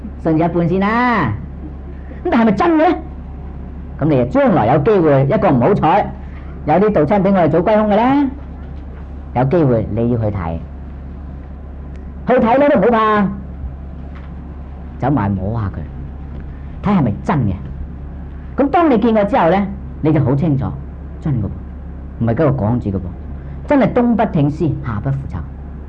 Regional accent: China; 所以我哋中國人咧應該改做末劫

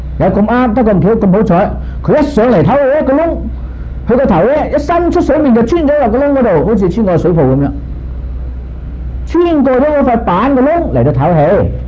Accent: Guangdong, China; 咁我哋廣東人咁講嘅喎。

